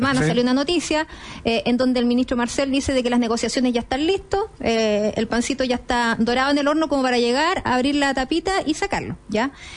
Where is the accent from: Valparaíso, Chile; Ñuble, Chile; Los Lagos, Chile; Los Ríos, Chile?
Los Ríos, Chile; de ahí de regreso a mi tierra, que mando un saludo a toda mi gente de la región de Los Ríos, la región más linda de Chile.